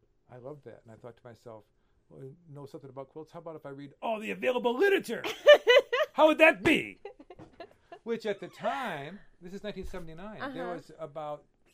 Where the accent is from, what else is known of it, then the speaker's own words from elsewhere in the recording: Flint, Michigan, United States; also born or lived in Colorado; I was back in my hometown, Flint, for the summer after my 1 year of college in Colorado.